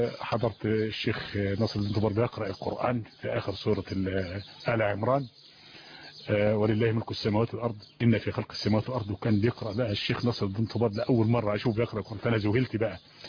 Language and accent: Arabic; Belqas, Dakahlia, Egypt; فقال لي أنت منين يا ولد؟ قلت له أنا من بالقاس.